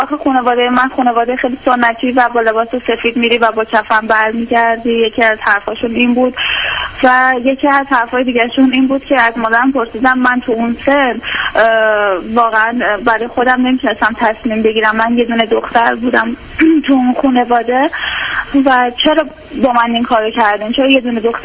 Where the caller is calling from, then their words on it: Iran; من از ایران تماس میگیرم و یه موضوعی که یه مدت خیلی فکرم مشغول کرده اینه که من الان 33 سالمه